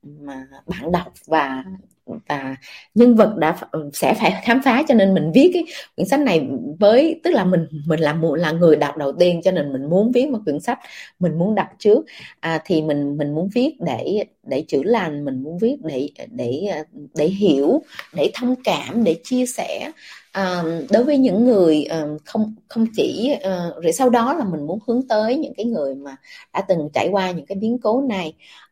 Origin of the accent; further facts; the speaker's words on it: Bac Lieu, Vietnam; tức là mình sinh ra Việt Nam, mình lớn lên Việt Nam, và hồi trước mình lớn lên ở miền quê, tức là mình lớn lên ở Bạc Liêu